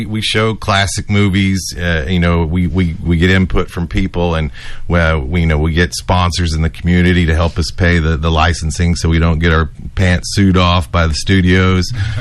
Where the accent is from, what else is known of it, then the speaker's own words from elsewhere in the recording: Austin, Texas, United States; I was a projectionist at a movie theater where I grew up in South Austin.